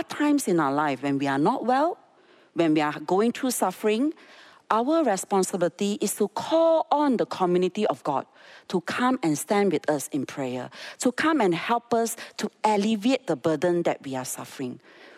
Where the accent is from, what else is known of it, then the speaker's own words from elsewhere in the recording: Xinjiang, China; I was growing up in Xinjiang.